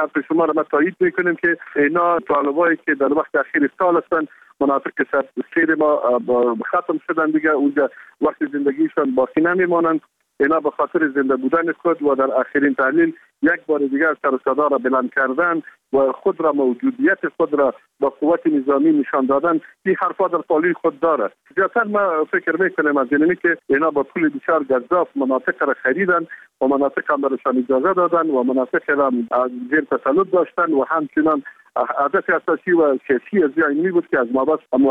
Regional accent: Kunduz, Afghanistan; خورترین شهر ولایت ما ولایت قندز هستند

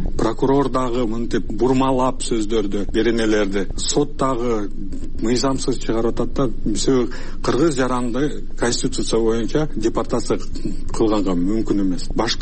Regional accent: Osh, Osh Region, Kyrgyzstan; born there; Мен болсо төрөлгөндө Кыргызстанда, Ош шаарында төрөлгөм.

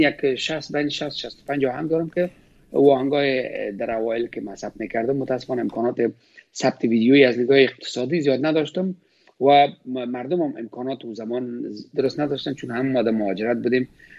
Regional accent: Afghanistan; moved away; ما والا از این خود افغانستان هستم، از این هر ولایت افغانستان هستم. من زمان که از افغانستان میبرم آمدم، افغانستان 28 ولایت داشت، من از 28 ولایت هستم.

